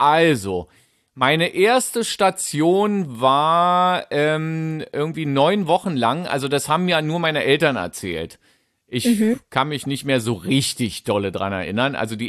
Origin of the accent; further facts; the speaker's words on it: Berlin, Germany; Also wirklich direkt in Mitte, fast an der Spree. Ich bin ja auch an der Spree geboren. Berlin-Mitte-Boy. Hört man gar nicht.